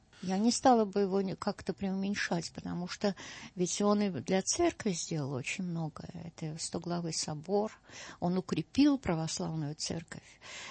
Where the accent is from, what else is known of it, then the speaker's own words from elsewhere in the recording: Moscow, Russia; мы, москвичи